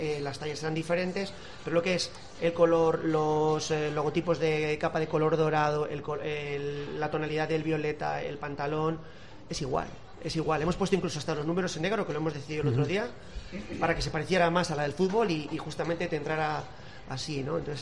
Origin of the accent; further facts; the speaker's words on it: Valladolid, Castile and León, Spain; para los que somos de Valladolid, sentimos Valladolid y sabemos lo que es el sentimiento Pucela